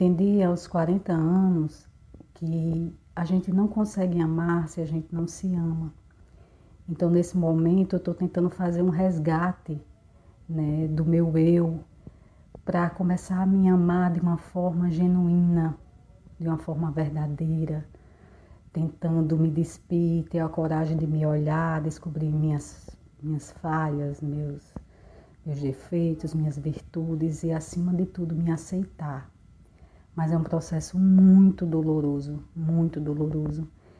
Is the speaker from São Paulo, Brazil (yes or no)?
no; Mossoró, Rio Grande do Norte, Brazil; sou de Mossoró, no Rio Grande do Norte, e tenho 40 anos.